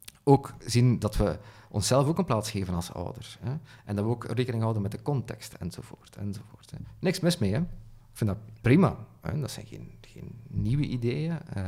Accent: Flanders, Belgium; maar dat ook wel bij ons in Vlaanderen, in de jaren 90...

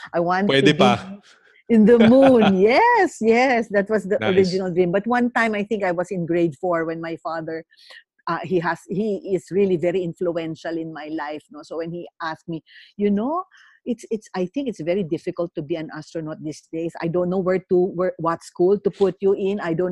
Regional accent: Manila, Metro Manila, Philippines; Actually, I was raised and born in Manila, although my father is from Nueva Ecija and my mom is from Parañaque.

